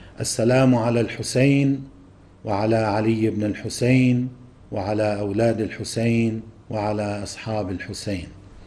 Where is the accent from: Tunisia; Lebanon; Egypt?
Lebanon; مثلا أنا كلبناني إنه اتجاه بلدي لبنان